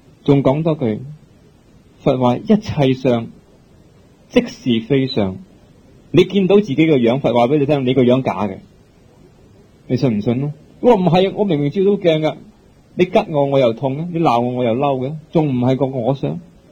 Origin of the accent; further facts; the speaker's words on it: Guangdong, China; 我哋广东人就用广东话諗嘢